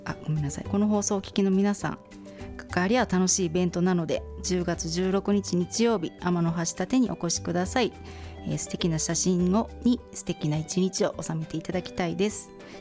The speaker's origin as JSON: {"language": "Japanese", "town": "Kyotango", "region": "Kyoto", "country": "Japan", "tie": "born or raised there", "said": "丹後、京丹後市の峰山町。"}